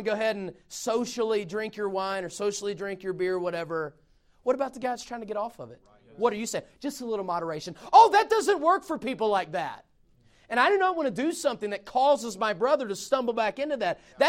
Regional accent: Southeast, United States; because I have old values, I'm from the Southeast, or because we're in California and everybody's cool here.

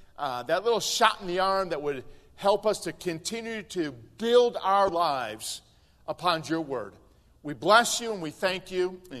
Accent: Midwest, United States; I mean, I'm from the Midwest, and man, it's been humid lately.

